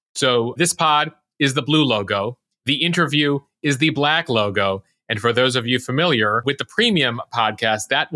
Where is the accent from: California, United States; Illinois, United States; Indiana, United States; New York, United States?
Illinois, United States; Chicago; I grew up in Chicago.